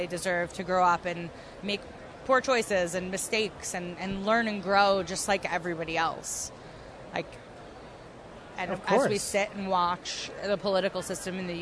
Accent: New York, United States; I'm from upstate New York, so I'm from the Northeast U.S.

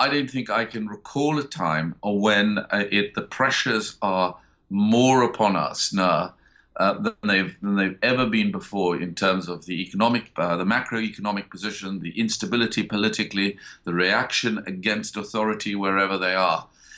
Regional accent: South Africa; born there; So I was born in South Africa. I went to university there, read law and philosophy there.

